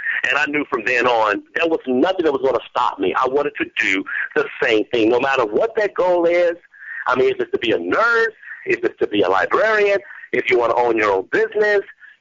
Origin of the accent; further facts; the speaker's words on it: Gary, Indiana, United States; I was born and raised in Gary, Indiana, and he came out to visit.